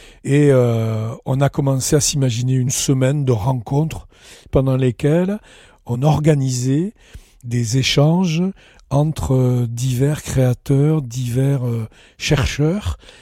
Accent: Toulouse, Occitanie, France; j'ai 72 ans, j'habite à La Grâce, j'y vis depuis plus de 50 ans, je suis toulousain. Je suis fils de cheminot

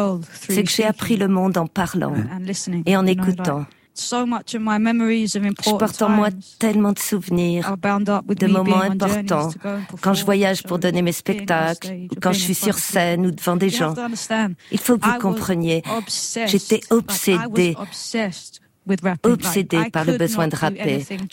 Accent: London, United Kingdom; Dans ma ville natale du sud-est de Londres, je vois la beauté partout, partout, dans chaque pavé de la rue.

